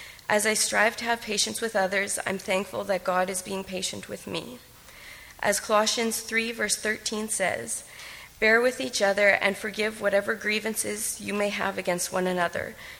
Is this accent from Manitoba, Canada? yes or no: yes; Rosenfeld, Manitoba, Canada; I grew up in Rosenfeld in a loving, Christ-centered home with my parents … my three older siblings, Brad, Jody, and Christy. When I married Chris, we bought a house in Plum Coulee, but moved to Rheinfeld a few years